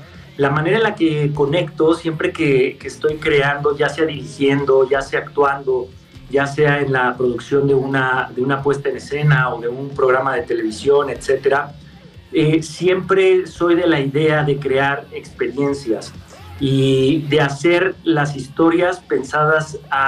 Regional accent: Mexico

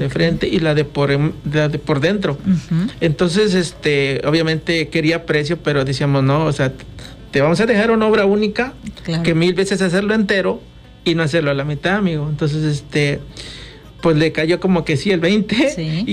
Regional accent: Chalcatzingo, Morelos, Mexico; lo dimos en mi pueblo. Yo sí tengo esa como que delicadez de no sacarlo a otros pueblos

